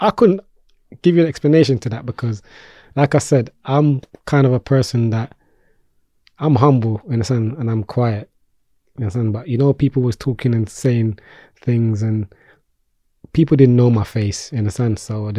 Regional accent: Peckham, London, United Kingdom; Some people say, yeah … because I'm from Peckham.

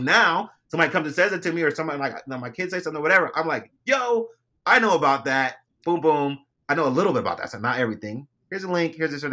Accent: California, United States; I grew up in Cali

